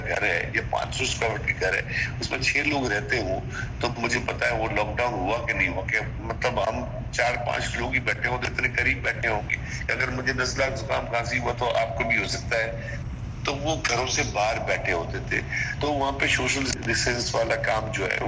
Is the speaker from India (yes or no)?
no; Karachi, Sindh, Pakistan; میں کراچی والا ہوں, میں کراچی میں رہتا ہوں, میں کراچی میں گھومتا پھرتا ہوں